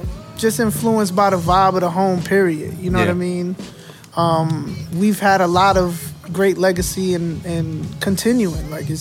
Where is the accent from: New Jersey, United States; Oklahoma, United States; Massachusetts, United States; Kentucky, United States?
New Jersey, United States; Newark; So for me, growing up in Newark was beautiful.